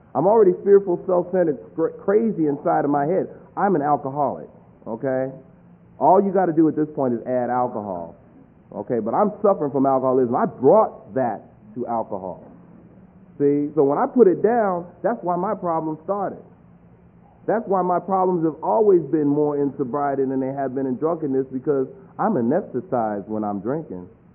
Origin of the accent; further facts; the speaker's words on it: New York City, New York, United States; because we grew up in New York City.